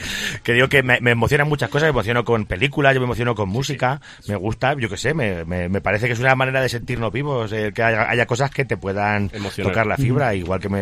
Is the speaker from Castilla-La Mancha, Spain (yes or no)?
yes; Picón, Castilla-La Mancha, Spain; cuando yo estuve de alcalde de mi pueblo, volvimos a venir en representación de Picón al desfile de la Pandorga